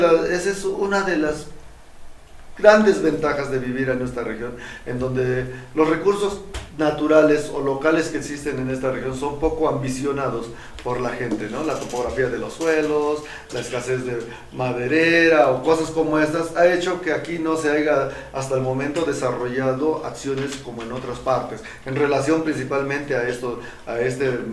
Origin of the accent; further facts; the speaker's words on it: Mexico; Este municipio de donde yo vengo, históricamente ha sido un territorio zapatista.